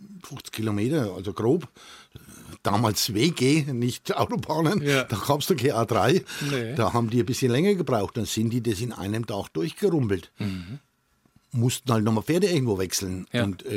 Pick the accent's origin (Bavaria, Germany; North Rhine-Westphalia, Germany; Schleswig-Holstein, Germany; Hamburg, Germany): Bavaria, Germany; Kolitzheim; born there; Im Ortsteil Kolitz, also in Kolitzheim, wo ich auch mein Geburtsort ist.